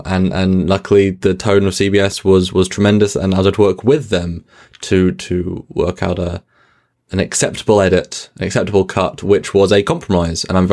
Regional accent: England, United Kingdom; I'm thrilled to talk in the morning of the UK as we're fellow English people.

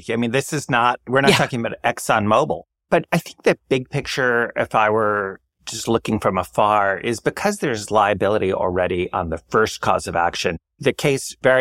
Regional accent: New York, United States; little insider question for as a New Yorker, which I should know the answer to.

